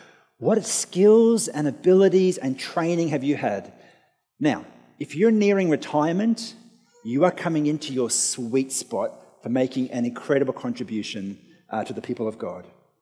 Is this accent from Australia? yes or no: yes; Australia; accent: Australian; I'm an Australian.